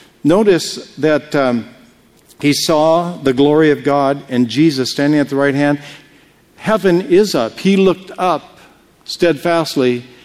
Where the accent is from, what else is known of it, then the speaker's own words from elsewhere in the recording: United States; I said, Christian? You got to be kidding me. I'm an American.